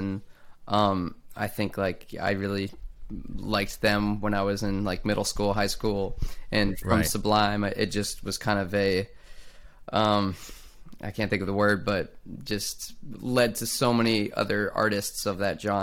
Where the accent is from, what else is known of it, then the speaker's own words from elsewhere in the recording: Jupiter, Florida, United States; And yeah, definitely growing up in Jupiter was a huge part of that too, because, you know, Jupiter's this local beach town